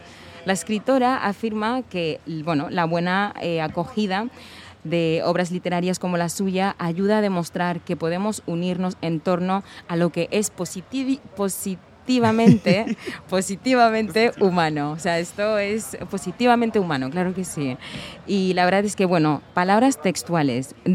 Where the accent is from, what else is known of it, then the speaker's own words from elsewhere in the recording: Senegal; also born or lived in Guinea-Bissau; yo nací en Guinea-Bissau. Con 6 años me fui a vivir con mi familia a Senegal. Y claro, allí yo crecí con mis tíos, quienes, bueno, me criaron.